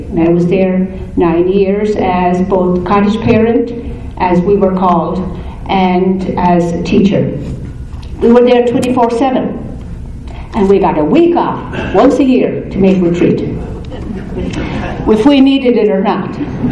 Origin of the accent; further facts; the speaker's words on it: Ireland; I'm from Ireland, and I was raised in a Catholic family.